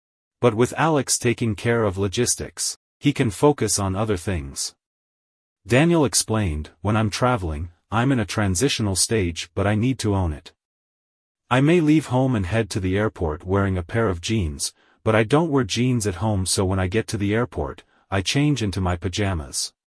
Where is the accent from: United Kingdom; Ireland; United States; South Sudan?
United Kingdom; I'm British and we can't live without tea